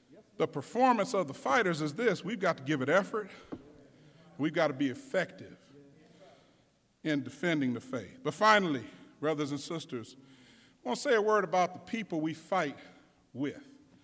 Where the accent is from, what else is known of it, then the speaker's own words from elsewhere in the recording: San Francisco, California, United States; Yeah, I'm from San Francisco, but I don't swing that way, y'all. I'm sorry. I'm from the hood, all right?